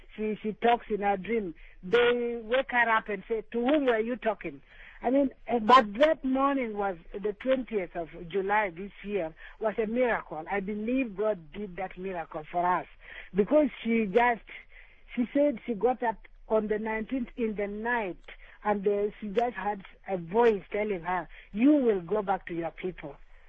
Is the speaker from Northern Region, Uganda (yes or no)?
yes; Lira, Northern Region, Uganda; I'm back in my hometown in Lira, in northern Uganda.